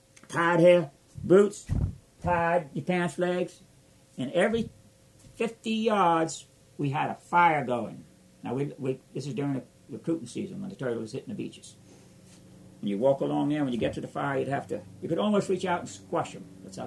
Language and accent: English; Missouri, United States; You know, I'm from Missouri, but I always had to try it out.